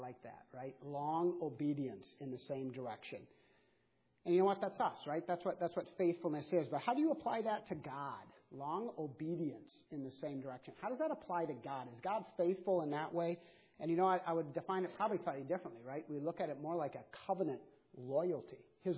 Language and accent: English; Minnesota, United States; I grew up in Minnesota.